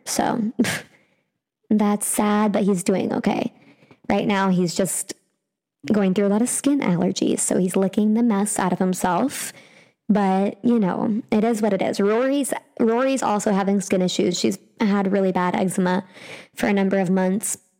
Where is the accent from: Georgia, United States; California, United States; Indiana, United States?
Georgia, United States; Marietta; We started the festival run in my hometown of Marietta, Georgia, at the Cobb International Film Festival.